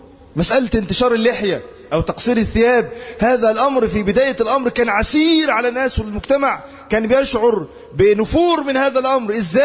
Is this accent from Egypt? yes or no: yes; Egypt; بلادنا مصر